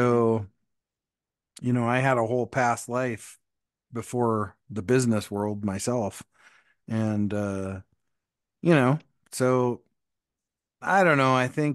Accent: Montana, United States; I grew up in Montana, which is just a little BFE town in Montana, population of like 200, 300 people, right?

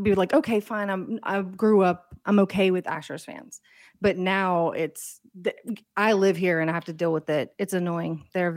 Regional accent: Texas, United States; I am from Texas.

